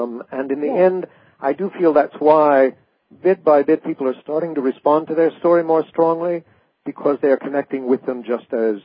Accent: Nebraska, United States; So I knew that was this woman from my hometown, but I had not a clue as to who she was or what she had done. But I filed it away in my head and thought, well, the next time I go back out to Nebraska

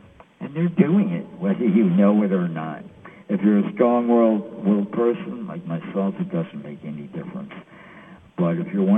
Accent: New York City, New York, United States; I'm a New York City resident. Yes, right. I'm a New Yorker.

